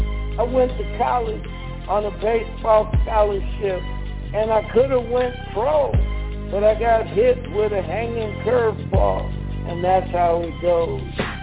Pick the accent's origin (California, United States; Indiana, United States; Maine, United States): California, United States; Los Angeles; I grew up in South Central LA, but you had to be tough to go outside and play.